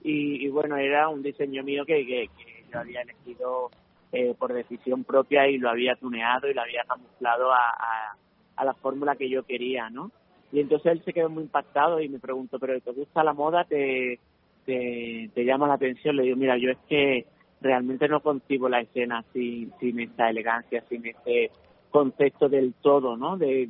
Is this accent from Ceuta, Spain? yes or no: no; Cádiz, Andalusia, Spain; now in Madrid, Spain; pues al final es de mi tierra, ¿no? Soy gaditano